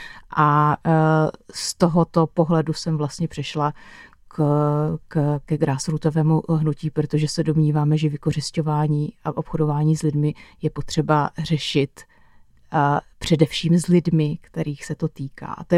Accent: Veselí nad Moravou, South Moravian Region, Czechia; now in Valtice, Czechia; Takže pocházím z Veselí nad Moravou, bydlím už 7 let ve Valticích

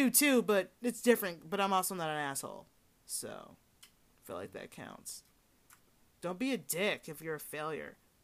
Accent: Georgia, United States; This one happened in my home state of Georgia.

